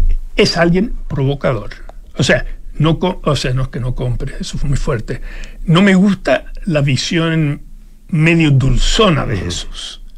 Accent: United States; born there; Sabe que yo soy norteamericano de nacimiento

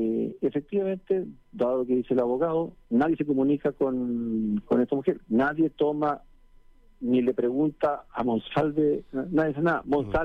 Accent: Chile; Todos conocemos cómo somos los chilenos.

